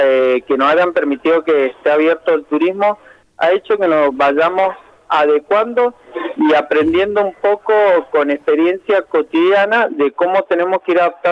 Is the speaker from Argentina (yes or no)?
yes; Argentina; Somos argentinos.